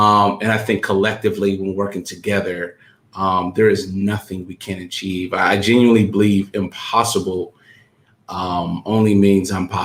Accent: St. Louis, Missouri, United States; I come from St. Louis, Missouri. A lot of people don't know this, but St. Louis always ranks in the top five most dangerous cities in America.

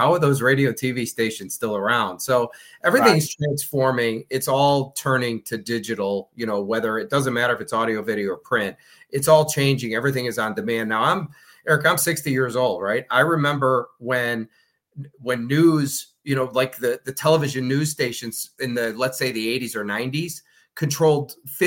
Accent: Chicago, Illinois, United States; now in Florida, United States; So, you know, originally I'm from Chicago. I live in Florida now

